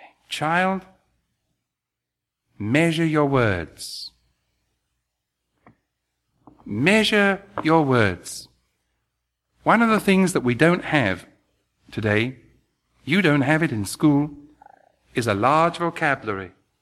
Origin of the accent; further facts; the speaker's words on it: London, United Kingdom; I was a boy growing up in London. It's now a very posh place, it was in those days. It's now a bit of a slum.